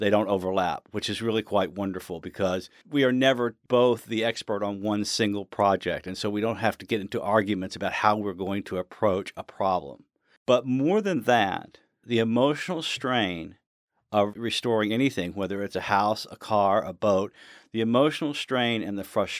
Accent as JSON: {"language": "English", "region": "the South", "country": "United States", "said": "I thought that a double name was important because I'm from the South."}